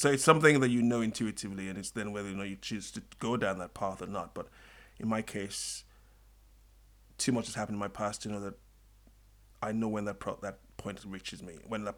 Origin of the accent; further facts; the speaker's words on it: Sierra Leone; I grew up partly in Sierra Leone and partly here.